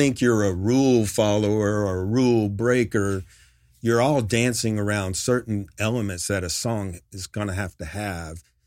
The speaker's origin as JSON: {"language": "English", "town": "New York City", "region": "New York", "country": "United States", "lives_now": "Nashville, United States", "said": "So when I came from New York City, moved to Nashville, was lucky enough to get a publishing deal"}